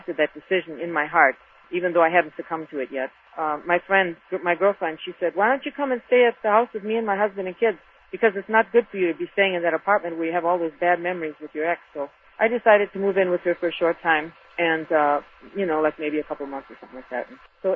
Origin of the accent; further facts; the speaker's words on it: Midwest, United States; I was raised in the Midwest in what they call the Bible Belt, and I had been going, as a child, I went to the Lutheran Church